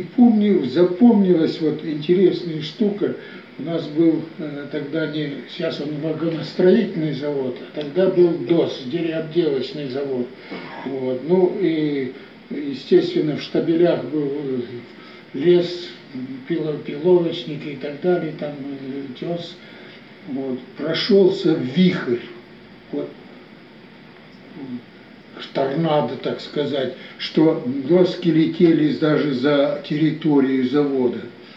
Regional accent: Novoaltaysk, Altai Krai, Russia; born there; Я родился 27 марта 1937 года, 1937 года, в селе Чесноковка. Ныне это город Новоалтайск.

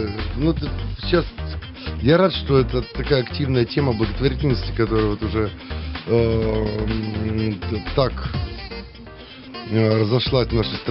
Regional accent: Ukraine; now in Russia; Я не могу работать теперь в России, потому что родом с Украины

